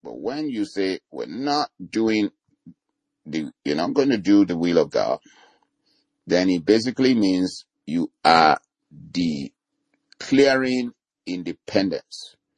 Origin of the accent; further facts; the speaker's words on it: Nigeria; You know, I come from Nigeria.